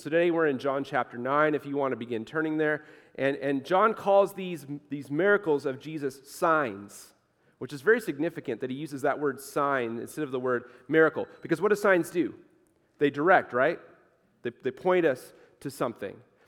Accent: Boise, Idaho, United States; I grew up here in Boise, and I took lots of trips to the Oregon coast when I was younger

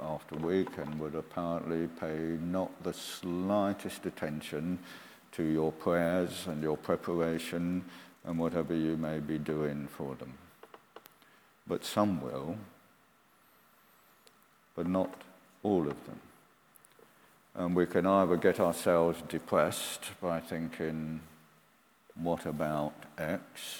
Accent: England, United Kingdom; he was an American, supported by American churches, and I was there as an English person looking at the English missionaries

